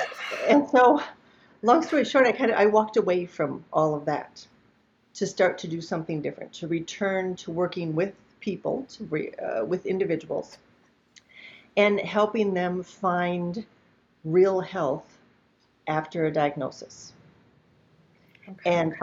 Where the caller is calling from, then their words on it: Naples, Florida, United States; Today, in this moment, I happen to be in Naples, Florida. But I live in Minnesota most of the time